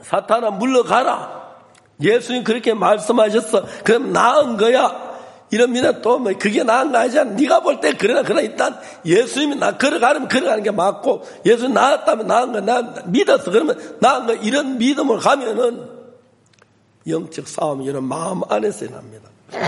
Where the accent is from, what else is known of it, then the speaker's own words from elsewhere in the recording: South Korea; 우리는 한국 사람은 삶의 80%를 먹는 걸 위해 산다 하더라고요